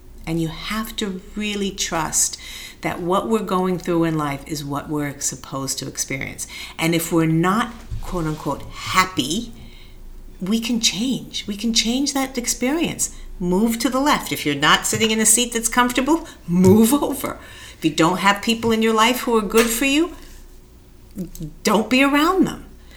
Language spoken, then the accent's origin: English; Beverly Hills, California, United States; I'm an only child, and I grew up in Beverly Hills. We had this big property, and I didn't have any playmates near me because we lived in a little secluded part of the town